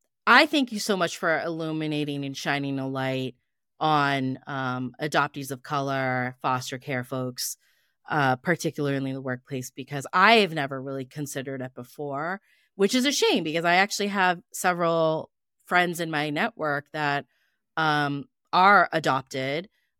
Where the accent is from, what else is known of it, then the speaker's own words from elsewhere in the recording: United States; born there; I'm Pakistani, American born